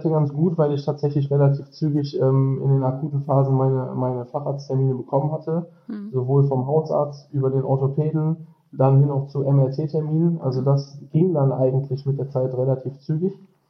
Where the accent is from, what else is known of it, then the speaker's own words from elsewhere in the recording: Dormagen, North Rhine-Westphalia, Germany; ich bin 37 Jahre alt. Ich komme aus Dormagen, was in der Nähe von Düsseldorf ist.